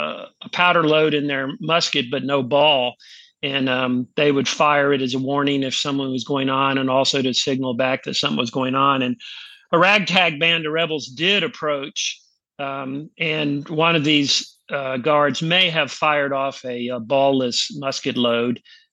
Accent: Pensacola, Florida, United States; Yeah, I was born and raised in Pensacola.

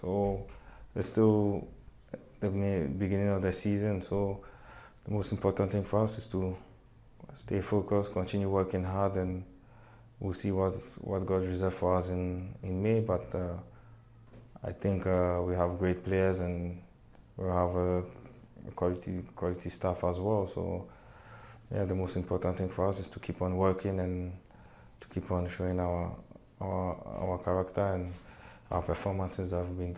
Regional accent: Marseille, Provence-Alpes-Côte d'Azur, France; So I knew Drogba when he was in Marseille, and because I come from Marseille as well, so I knew him when he was in Marseille

